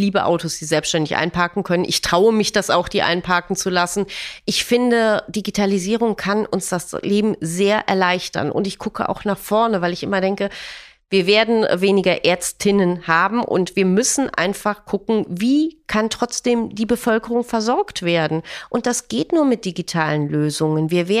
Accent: Rhineland, Germany; Ich bin Rheinländerin

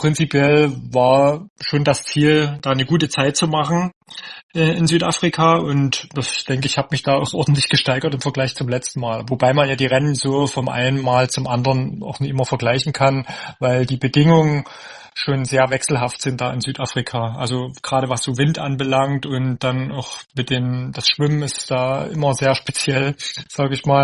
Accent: Neustadt in Sachsen, Saxony, Germany; ich komme aus Neustadt in Sachsen

